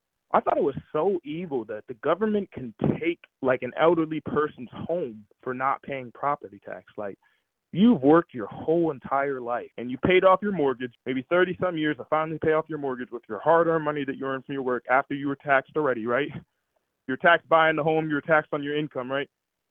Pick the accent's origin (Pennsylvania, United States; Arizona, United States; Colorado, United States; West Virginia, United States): Pennsylvania, United States; Philadelphia; born there; I was born in Philly. I have 9 other siblings. Pretty much from the age of 3 until I was 18, I was in the foster care system.